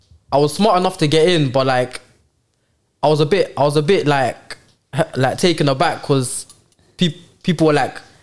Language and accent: English; Hayes, London, United Kingdom; I'm from West London, like Hayes. I grew up there my whole life, but I went to school like just outside, in some place called Slough.